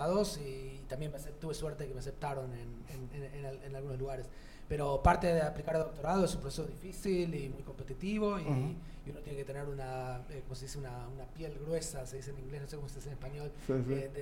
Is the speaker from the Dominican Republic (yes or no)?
no; Argentina; Soy de Argentina, como dijiste, y no sé jugar al fútbol, entonces me echaron de Argentina.